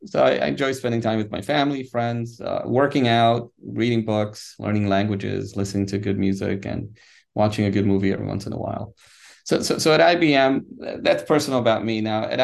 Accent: New York, United States; So I was born and raised in New York.

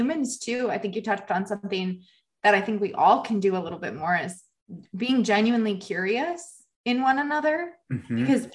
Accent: Midwest, United States; I grew up in the Midwest. It was very routine.

